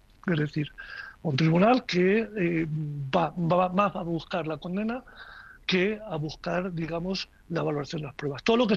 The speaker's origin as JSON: {"language": "Spanish", "region": "Valencian Community", "country": "Spain", "said": "en mi tierra la vicepresidenta del gobierno anterior"}